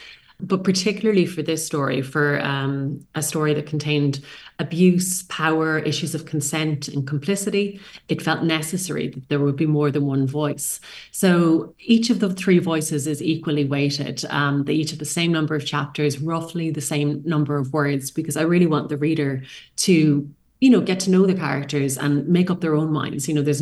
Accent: Ireland; I'm an Irish writer

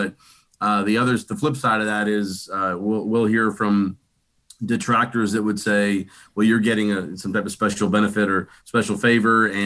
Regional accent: Lighthouse Point, Florida, United States; My district office is up in my hometown of Lighthouse Point

